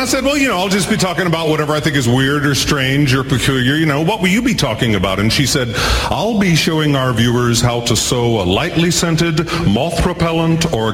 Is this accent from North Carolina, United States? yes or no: yes; North Carolina, United States; But I'm originally from the South. I'm from the great state of North Carolina.